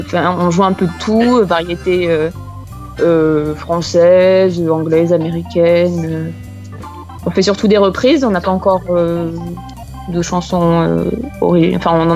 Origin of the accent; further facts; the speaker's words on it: Mont-de-Marsan, Nouvelle-Aquitaine, France; Je fais essentiellement du chant, de la guitare, de la basse. Je viens de Mont-de-Marsan.